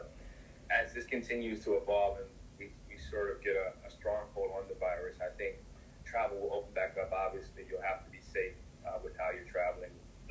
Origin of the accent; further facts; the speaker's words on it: Ohio, United States; See, I'm from Ohio, you know what I'm saying?